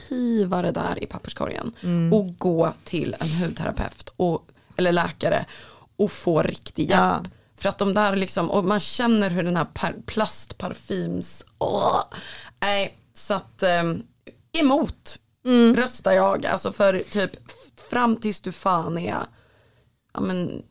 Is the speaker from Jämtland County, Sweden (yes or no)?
yes; Östersund, Jämtland County, Sweden; Men jag är också från Östersund.